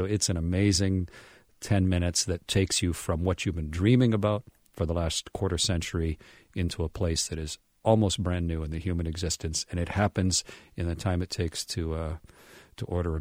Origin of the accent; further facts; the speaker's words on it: Canada; So, I'm a little kid, and I'm from Canada. Canada had no astronaut program.